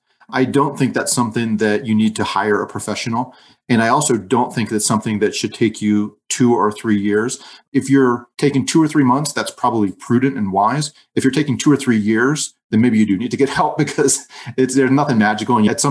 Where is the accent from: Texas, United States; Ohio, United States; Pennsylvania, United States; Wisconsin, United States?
Pennsylvania, United States; Yeah, so I'm from Western Pennsylvania near Pittsburgh. And Pittsburgh, Pennsylvania, and a depressed steel town, I guess you would say. And so grew up very average, middle, lower middle class.